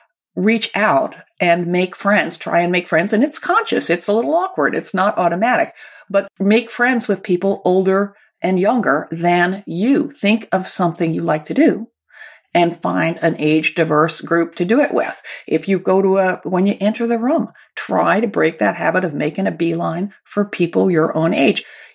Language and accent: English; United States; I want to say right off the bat that I'm American